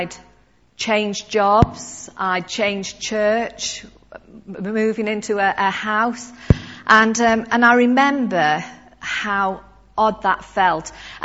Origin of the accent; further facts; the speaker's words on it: Stoke-on-Trent, West Midlands, United Kingdom; No, I'm not from Liverpool. I'm from Stoke-on-Trent. Where's that? It's between Manchester and Birmingham.